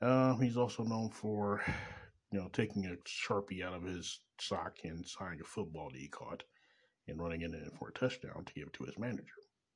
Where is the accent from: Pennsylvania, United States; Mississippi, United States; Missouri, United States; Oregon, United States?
Missouri, United States; Kansas City; 7-Eleven direct from Kansas City, Missouri, my hometown.